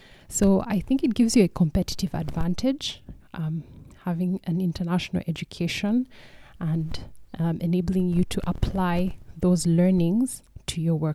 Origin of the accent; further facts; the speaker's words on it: Uganda; We're coming from Africa, from Uganda, and I'm going to, Canada.